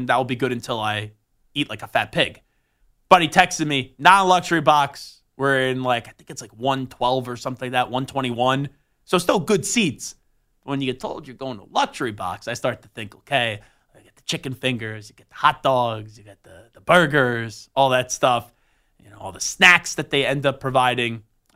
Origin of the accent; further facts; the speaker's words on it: Long Island, New York, United States; Growing up on Long Island, there are some jerseys that had nothing to do with the Giants or the Jets that everyone would wear in high school.